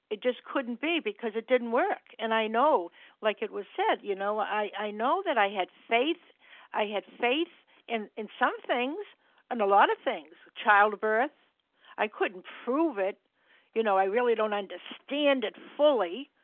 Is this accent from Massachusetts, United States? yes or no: yes; Massachusetts, United States; I'm from Massachusetts and a grateful, recovered compulsive overeater.